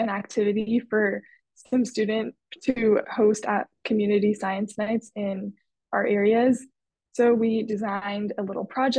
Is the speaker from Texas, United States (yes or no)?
no; Mooresville, North Carolina, United States; I'm from Mooresville, North Carolina, and I am in 11th grade.